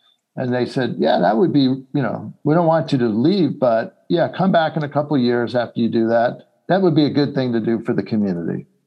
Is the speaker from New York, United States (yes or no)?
yes; Flushing, New York, United States; now in Baltimore, United States; Well, the New York Mets. I'm from Flushing, New York. I don't know how much more Met you can get there.